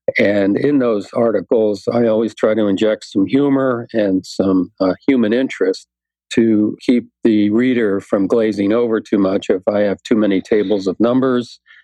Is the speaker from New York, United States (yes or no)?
no; New Jersey, United States; also born or lived in Rockville, Maryland; now in Seattle, United States; I'm not a native of the Northwest. Actually, I'm an East Coaster, as you guys are. I grew up in the Jersey Shore area and then later in the D.C. area. Went to high school in Rockville, Maryland